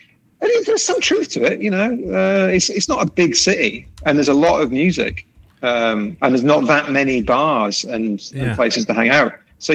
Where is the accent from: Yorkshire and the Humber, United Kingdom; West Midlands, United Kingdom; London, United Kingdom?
Yorkshire and the Humber, United Kingdom; Bradford; now in Glasgow, United Kingdom; I had that vision of Glasgow before I moved there. That's one of the reasons that I moved. I grew up in Bradford.